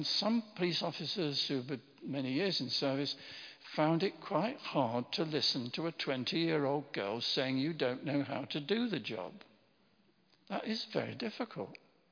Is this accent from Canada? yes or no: no; Midlands, United Kingdom; I come from the Midlands. I remember Enoch Powell.